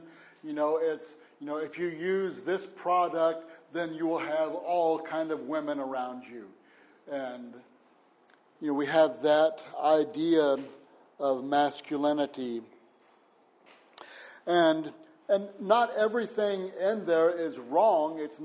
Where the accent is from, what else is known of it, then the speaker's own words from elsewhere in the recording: Texas, United States; now in France; Then, I'm from Texas, and the attitude of a masculine man in Texas is he carries, you know, he has guns